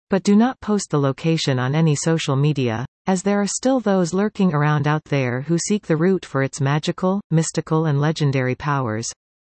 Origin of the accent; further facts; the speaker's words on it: Orillia, Ontario, Canada; My hometown is Orillia, an area once upon a time a never-ending flow of forested land, where, apparently, wild ginseng grew in some profusion.